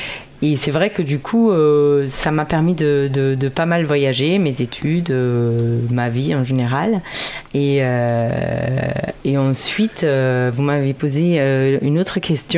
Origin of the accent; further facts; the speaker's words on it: Lübeck, Schleswig-Holstein, Germany; French is a second language; je suis allemande, j'ai eu l'occasion de beaucoup voyager déjà étant jeune partout en Europe